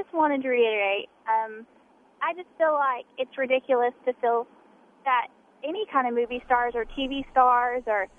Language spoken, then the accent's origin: English; Alabama, United States; I'm from Alabama.